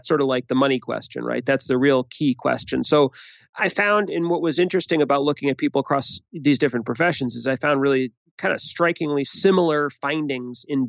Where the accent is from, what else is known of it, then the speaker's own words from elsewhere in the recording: Boston, Massachusetts, United States; I'm from Boston.